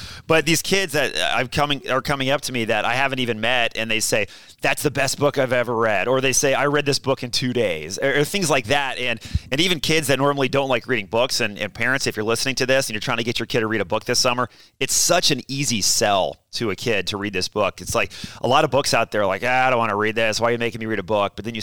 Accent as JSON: {"language": "English", "town": "Dallas", "region": "Texas", "country": "United States", "tie": "born or raised there", "said": "I had this idea 30 years ago when I was a kid growing up in Dallas, Texas, playing Little League, really."}